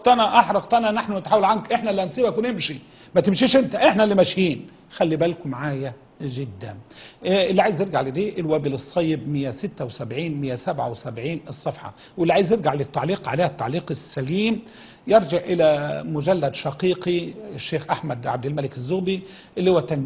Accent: Egypt; احنا عندنا في مصر

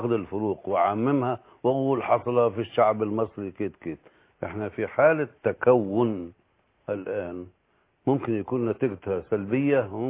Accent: Egypt; انا مواطن مصري له خبره في هذا المجال،

